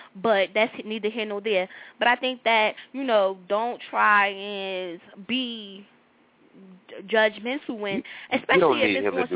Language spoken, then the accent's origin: English; United States; I'm American all day, and I tell people that all the time.